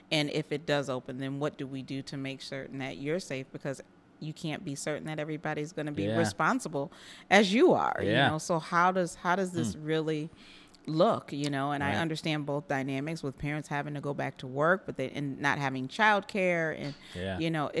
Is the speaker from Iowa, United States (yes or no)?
no; Syracuse, New York, United States; I was born and raised here in Syracuse.